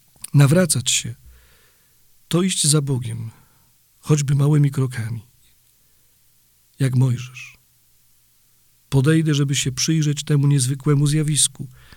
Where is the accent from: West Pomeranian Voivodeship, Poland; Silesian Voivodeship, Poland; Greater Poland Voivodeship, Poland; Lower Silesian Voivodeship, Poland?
West Pomeranian Voivodeship, Poland; Wałcz; now in Kyiv, Ukraine; Jestem Polakiem z Wałcza.